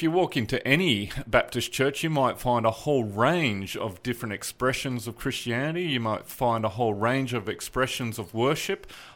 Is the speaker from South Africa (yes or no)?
no; Sydney, New South Wales, Australia; I grew up in Sydney. Mm-hmm. I grew up in a Baptist church